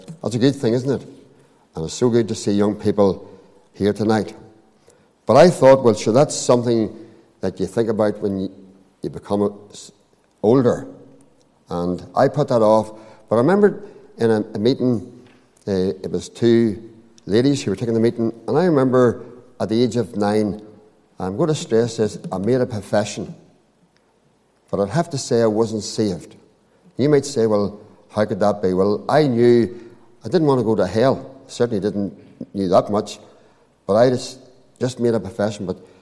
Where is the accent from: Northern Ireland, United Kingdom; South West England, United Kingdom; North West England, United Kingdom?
Northern Ireland, United Kingdom; Armagh; I'm from Armagh. I was brought up outside Armagh, just a couple of miles out the Newry Road.